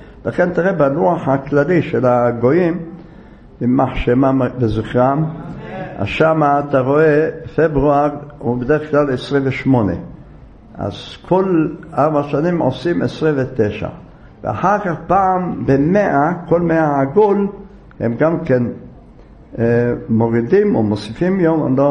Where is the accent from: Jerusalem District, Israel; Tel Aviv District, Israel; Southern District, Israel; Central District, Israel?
Jerusalem District, Israel; Jerusalem; למשל אנחנו ירושלמים, צריך לתת בירושלים